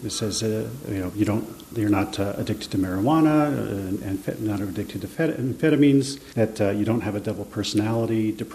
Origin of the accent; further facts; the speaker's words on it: Los Angeles, California, United States; now in Japan; And in my hometown of Los Angeles, every year, there's something on the order of 500 deaths